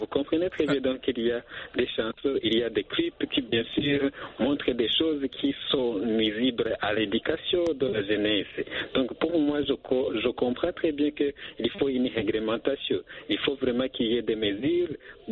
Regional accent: Burundi; chez nous en Afrique, par exemple, chez nous au Burundi

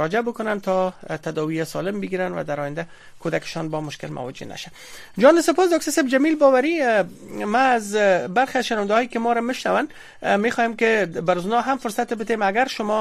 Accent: Afghanistan; خود ما شما افغان هستیم

